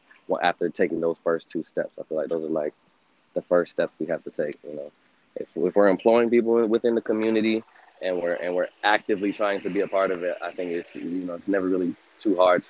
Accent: Jamaica; also born or lived in New York / Florida; And we had similar backgrounds and similar stories, being both Jamaican, having lived in New York and lived in Florida as well.

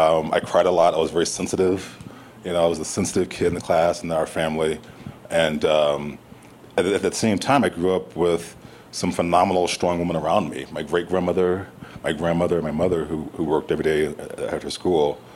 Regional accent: Missouri, United States; I mean, I grew up in Missouri, and two-parent home.

